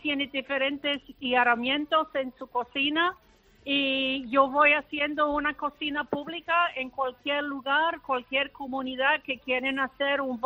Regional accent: Canada; also born or lived in Montreal; yo soy canadiense, viví en Montreal

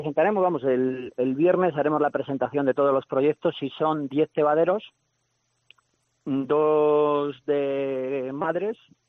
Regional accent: Aguilar de Campoo, Castile and León, Spain; Yo soy de Alar del Rey, pero de Aguilar de Campoo.

